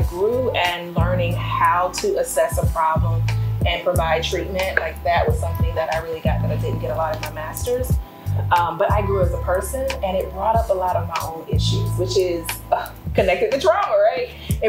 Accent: South Carolina, United States; So I grew up in South Carolina.

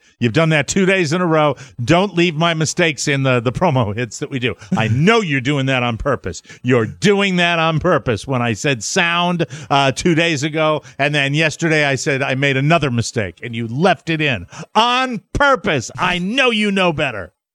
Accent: Connecticut, United States; tell him that where I was from in Connecticut, we'd go to the beach in Rhode Island.

